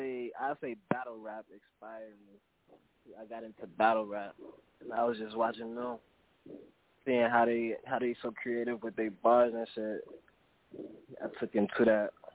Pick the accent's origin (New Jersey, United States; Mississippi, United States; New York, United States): New Jersey, United States; man. I'm from Jersey, but I'm in Charlotte right now.